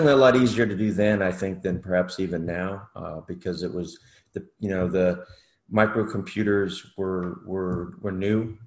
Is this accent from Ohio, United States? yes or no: no; Covina, California, United States; also born or lived in Santa Monica / Pacific Palisades; Initially grew up in the Santa Monica, Pacific Palisades area, and then my folks moved us out to a little city called Covina, where I really spent most of my formative years.